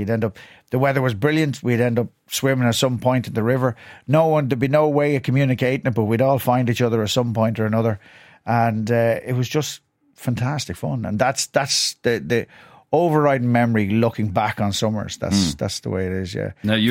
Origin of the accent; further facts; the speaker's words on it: Mockram, Leinster, Ireland; Yeah, well, I suppose I'm from Mockram, County Wicklow, which back then really was a very rural town.